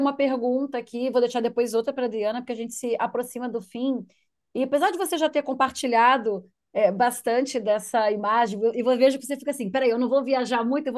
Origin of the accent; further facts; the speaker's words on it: Brazil; now in Portugal; Eu te dei o exemplo, né, de estar aqui em Portugal. Eu, obviamente, tenho meus documentos como brasileira, mas eu tive que refazer todos os meus documentos no outro país.